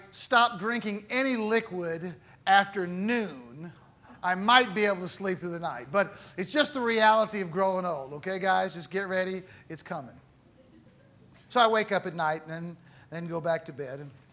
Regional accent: United States; Now, the town that I was raised in the States, when I was young, there was a swimming pool we'd go to. It was a small town.

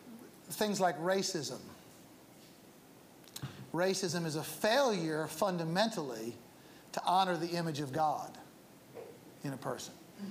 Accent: United States; At least from my perspective as an American

